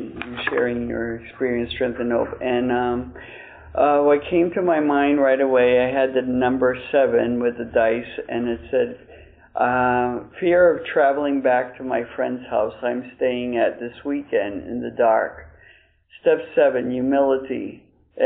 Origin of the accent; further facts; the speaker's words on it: Manchester, New Hampshire, United States; I'm from Manchester, New Hampshire, and I came in these rooms October 29th of 1982.